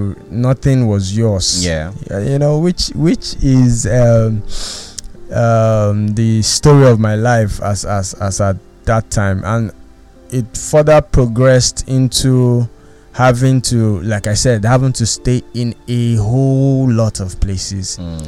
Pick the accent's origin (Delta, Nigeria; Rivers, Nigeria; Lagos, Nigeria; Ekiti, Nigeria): Lagos, Nigeria; also born or lived in Aba; I had moved from Aba because I was born in Aba.